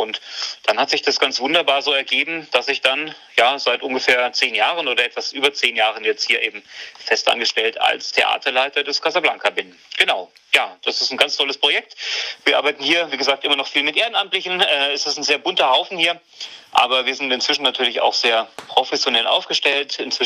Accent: Nuremberg, Bavaria, Germany; ich bin 44. Ich habe den Großteil meines Lebens hier in Nürnberg gelebt, davor aber auch schon in der Gegend hier.

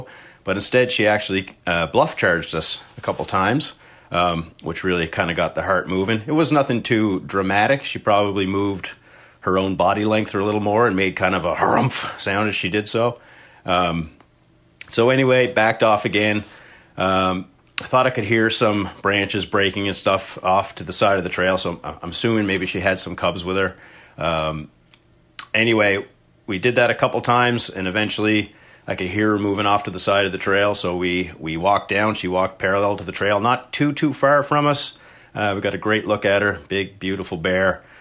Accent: Sydney Forks, Nova Scotia, Canada; I'm from Sydney Forks.

